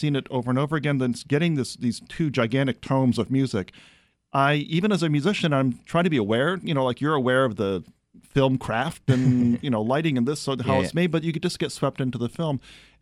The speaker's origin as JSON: {"language": "English", "town": "Los Angeles", "region": "California", "country": "United States", "said": "I love it personally because I'm from Los Angeles and you love LA also."}